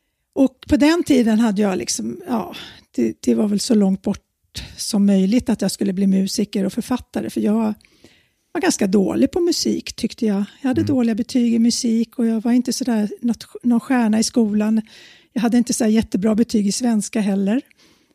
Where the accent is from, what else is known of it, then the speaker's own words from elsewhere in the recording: Handen, Stockholm County, Sweden; Jag växte upp ute i Handen, Haninge kommun. Och bodde där till, jag tror det var 1972 flyttade jag in till stan.